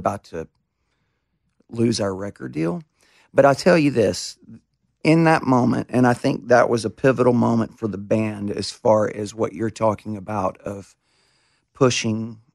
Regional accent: Summerton, South Carolina, United States; I'm from Summerton. How am I standing up here on this stage with this person?

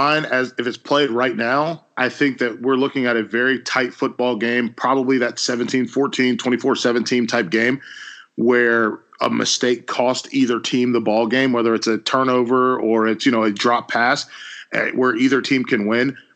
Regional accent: North Carolina, United States; We're from North Carolina.

